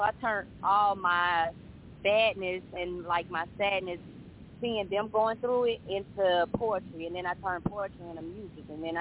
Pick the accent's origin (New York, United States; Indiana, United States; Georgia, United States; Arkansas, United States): Georgia, United States; Atlanta; I am from Zone 6 ATL, Atlanta, Georgia, and I'm a femcee out here doing my thing, man.